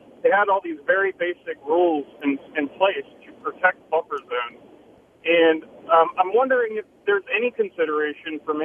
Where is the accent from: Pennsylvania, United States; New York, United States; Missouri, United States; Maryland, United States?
Maryland, United States; So I'm from Maryland originally, and I know that state through my entire, you know, elementary, high school, you know, career, college career.